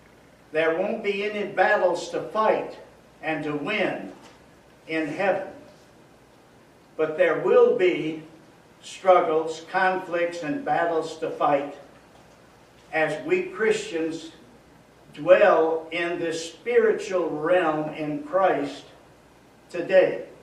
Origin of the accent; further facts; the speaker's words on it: Virginia, United States; married a girl from my home state of Virginia.